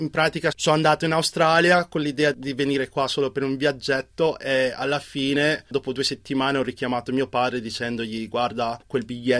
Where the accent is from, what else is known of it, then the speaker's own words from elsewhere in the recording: Brescia, Lombardy, Italy; also born or lived in Ferrara; now in Perugia, Italy; Le mie origini sono della Nigeria, mio padre e mia madre si sono trasferiti in Italia e sono nato a Ferrara e sono cresciuto a Brescia e niente, dopo mi sono trasferito a Perugia.